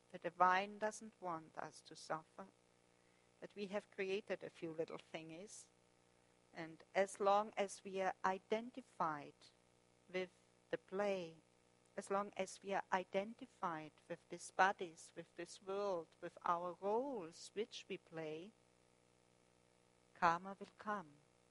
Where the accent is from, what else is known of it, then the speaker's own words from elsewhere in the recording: Germany; accent: German; English is a second language; Sorry, my German accent with the B and the P's sometimes.